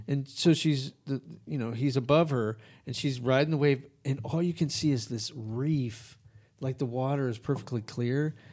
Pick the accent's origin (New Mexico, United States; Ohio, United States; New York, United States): New Mexico, United States; Albuquerque; I grew up in Albuquerque, New Mexico.